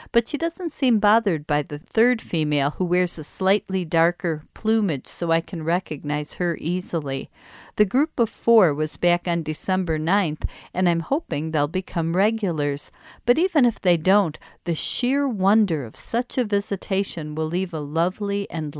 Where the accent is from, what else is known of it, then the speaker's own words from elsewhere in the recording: Chicago, Illinois, United States; I learned how to whistle by imitating it when I was 5 or 6 years old, growing up in Chicago.